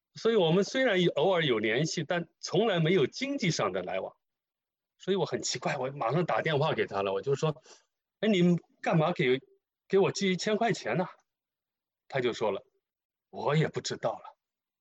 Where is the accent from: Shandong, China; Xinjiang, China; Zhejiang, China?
Zhejiang, China; Zhoushan; 那我的家乡呢是在浙江舟山啊，舟山有一个很有名的地方叫普陀山，不知道大家知不知道哈，是中国四大佛教圣地之一。